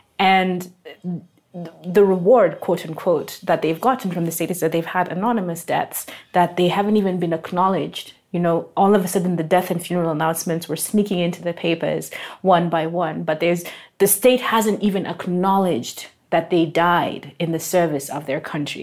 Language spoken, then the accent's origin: English; Kenya; I'm speaking sure. as a Kenyan.